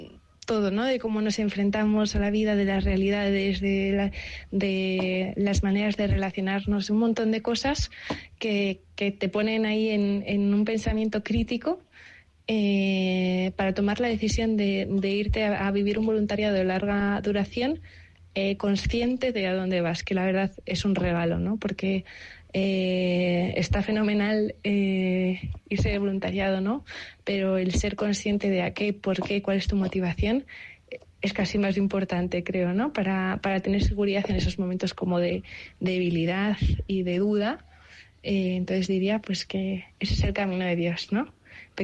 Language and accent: Spanish; Madrid, Community of Madrid, Spain; Y conociendo pues unas realidades que en Madrid, de donde soy yo, pues son muy lejanas